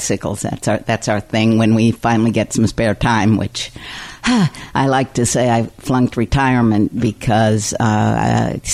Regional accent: Missoula, Montana, United States; So I grew up in Missoula, Montana, and it's now known as one of the seven most bike-friendly small towns in the United States, which I'm very proud of.

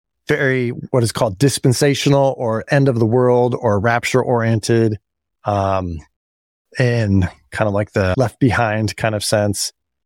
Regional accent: San Jose, California, United States; I was raised fundamentalist Christian in California, the Bay Area, Central California, San Jose.

